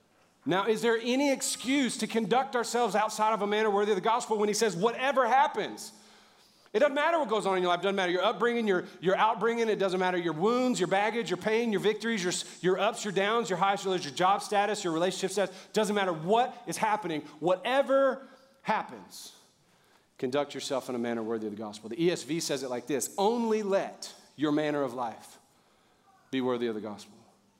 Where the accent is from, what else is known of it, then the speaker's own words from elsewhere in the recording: the South, United States; I grew up in the South, so I didn't really grow up going to church a lot, but I was Southern, which meant I believed in God.